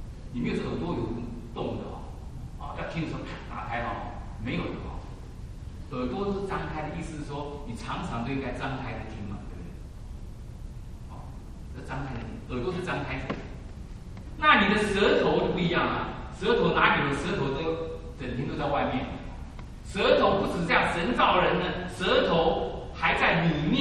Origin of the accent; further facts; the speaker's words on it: Taiwan; accent: Taiwanese Mandarin; 可是我的台湾国语讲的不好